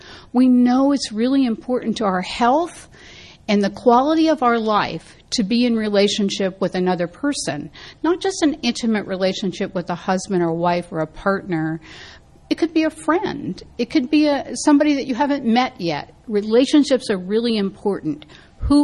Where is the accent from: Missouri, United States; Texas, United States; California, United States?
California, United States; San Francisco; I grew up in San Francisco, and God, you can get anywhere in San Francisco.